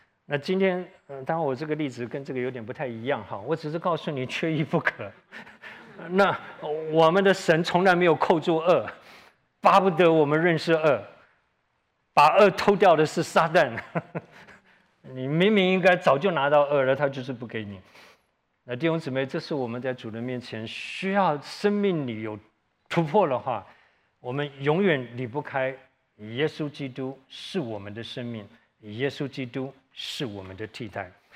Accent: Taiwan; also born or lived in Tainan; 我小的时候在台湾，我们那时候很小很小，住在眷村，那时候很穷哈，不像现在，家里面家电是每一个家都有的。我们那时候，搬到台南以后，那是我小的时候已经11岁了

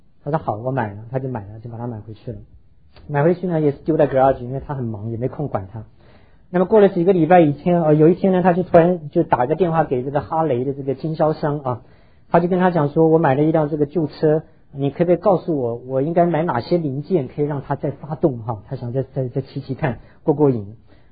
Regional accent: China; 好，那我们中国人大概12万多。

